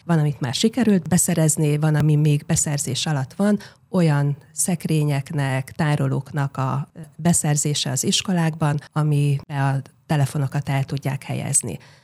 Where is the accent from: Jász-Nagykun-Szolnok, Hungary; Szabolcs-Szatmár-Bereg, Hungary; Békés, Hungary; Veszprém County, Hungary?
Szabolcs-Szatmár-Bereg, Hungary; Baktalórántháza; Baktalórendházán születtem, ott nőttem föl.